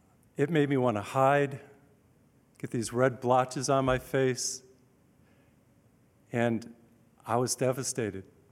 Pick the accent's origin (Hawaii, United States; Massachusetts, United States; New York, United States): Massachusetts, United States; When I was a teenager growing up in Massachusetts and going to high school